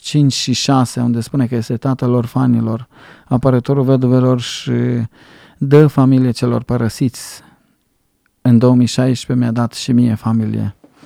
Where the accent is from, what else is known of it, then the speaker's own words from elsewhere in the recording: Romania; știu care este, de unde provin eu. Îmi știu originea. și mă bucur că sunt român.